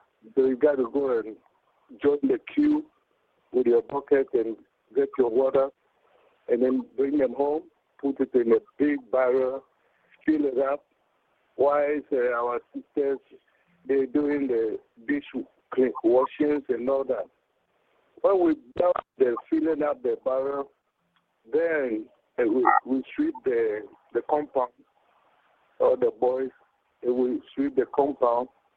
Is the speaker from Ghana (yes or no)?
yes; Ghana; Growing up in Ghana, first of all, most of our homes are compound.